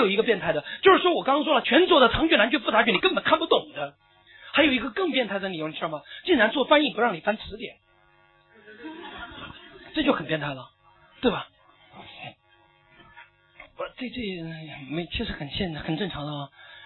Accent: China; 大家知道我们作为中国人，我们很不善于具体，我们很不善于抽象思维

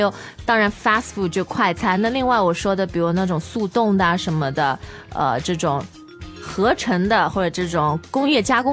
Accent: China; now in United States; 那我们中国人很多觉得在美国我自己家自来水那个龙头拧开来就能喝了

